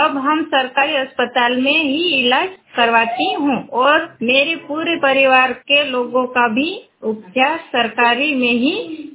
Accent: Gandharwal, Madhya Pradesh, India; मैं पाटी ब्लॉक के ग्राम पंचायत गंधारवाल की निवासी हूँ।

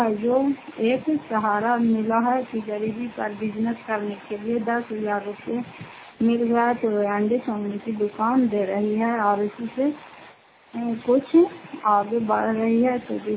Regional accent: Fatehpur, Bihar, India; घर फतेहपुर पंचायत मकरौता जिला नालंदा फरारपसरा ब्लॉक की निवासी हूँ।

